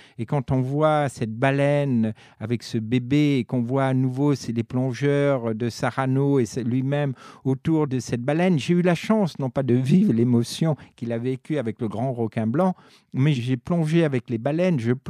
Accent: Paris, Île-de-France, France; born there; also born or lived in Africa; Je suis quasiment né en Afrique, je suis né à Paris, mais à 6 mois, j'étais en Afrique, en brousse.

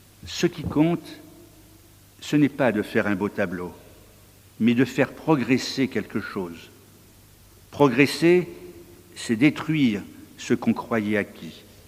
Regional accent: France; je suis français d'origine chinoise.

